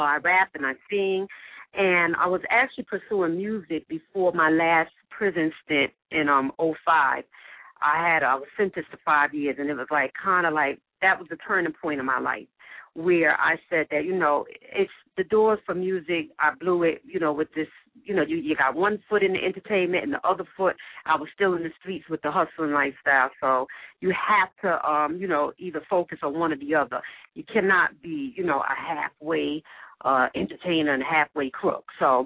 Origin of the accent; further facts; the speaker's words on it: Brooklyn, New York, United States; Well, I'm from Brooklyn, New York, and I am divorced.